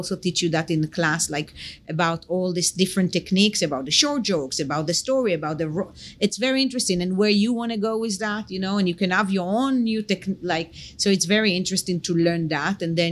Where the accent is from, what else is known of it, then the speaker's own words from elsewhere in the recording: Israel; now in United States; I grew up in a tiny, small town next to Tel Aviv, 5 minutes from Tel Aviv, with a Jewish religious family.